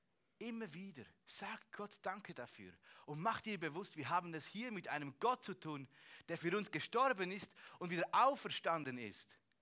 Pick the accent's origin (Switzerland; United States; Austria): Switzerland; aber als Schweizer habe ich schon ein bisschen Freude, wenn die Schweizer gewinnt und nicht die Gegenmannschaft.